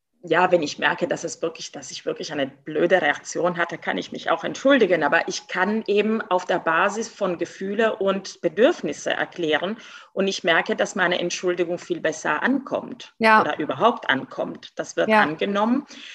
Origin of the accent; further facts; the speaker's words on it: Italy; German is a second language; now in Germany; ich bin Italienerin. Ich bin keine Deutsche, ich bin Italienerin